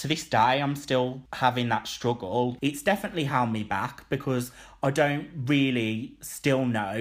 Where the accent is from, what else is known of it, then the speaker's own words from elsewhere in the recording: Birmingham, West Midlands, United Kingdom; I am 25 and I'm from Quinton in Birmingham.